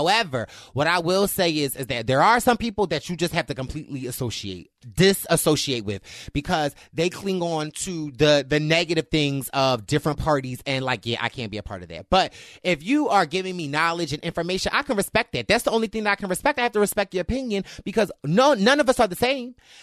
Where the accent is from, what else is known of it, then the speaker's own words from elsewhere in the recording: Canada; I'm from Canada, so maybe it's a lot colder here.